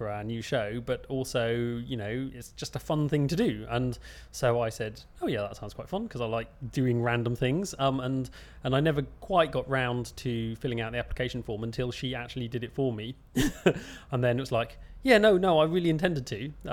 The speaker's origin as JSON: {"language": "English", "region": "London", "country": "United Kingdom", "tie": "born there", "also_born_or_lived": "Leeds", "lives_now": "Oxford, United Kingdom", "said": "I was born in University College Hospital in London, which is not very far from here, but currently I live in Oxford, although I have lived near Leeds as well. And my date of birth, 30th of April 1974."}